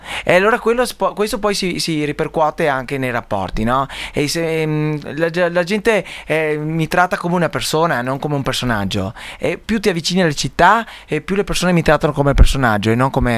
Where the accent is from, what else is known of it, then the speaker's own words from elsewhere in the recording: Veneto, Italy; accent: Veneto; Il nostro dialetto è più vicino al bellunese.